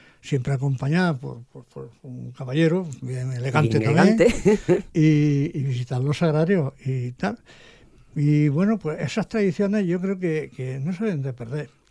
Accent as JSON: {"language": "Spanish", "town": "Linares", "region": "Andalusia", "country": "Spain", "tie": "born or raised there", "said": "Yo me acuerdo de pequeño de más mayor también, en Linares, donde yo soy de Linares."}